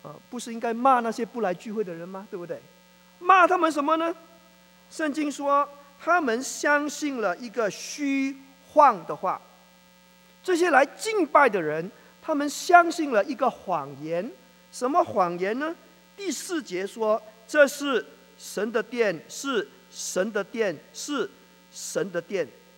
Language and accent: Chinese; Malaysia; 我是马来西亚人